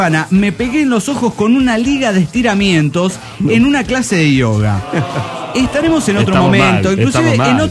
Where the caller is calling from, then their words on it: Renton, Washington, United States; de Renton, de Washington, USA.